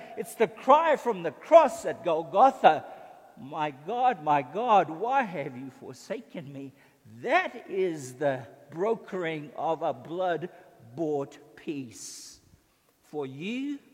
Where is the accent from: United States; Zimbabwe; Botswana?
Zimbabwe; He lost his life 500 miles away from where I grew up in Rhodesia, in Ndola.